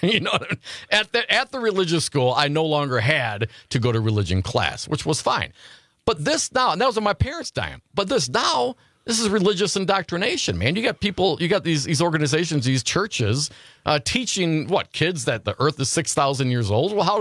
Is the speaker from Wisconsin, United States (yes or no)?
yes; Stevensville, Wisconsin, United States; I grew up in Stevensville up north there, not too far out of Appleton, Wisconsin.